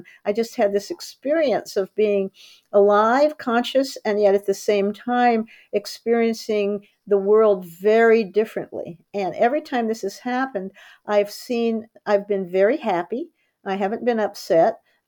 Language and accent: English; Indianapolis, Indiana, United States; I was from Indianapolis, Indiana, not exactly an exotic place, right? But my dad was in the Army.